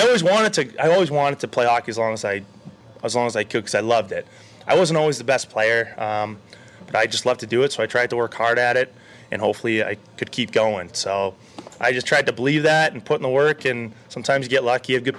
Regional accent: Boston, Massachusetts, United States; No, I'm from Boston. I'm from south of the city, half hour. So there's a part of Boston called Southy. But I'm from the south.

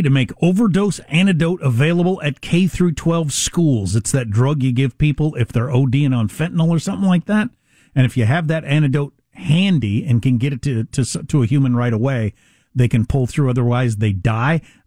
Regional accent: South Dakota, United States; I'm from South Dakota. So I can say that. This is not some sort of like coastal elitism. I'm from South Dakota.

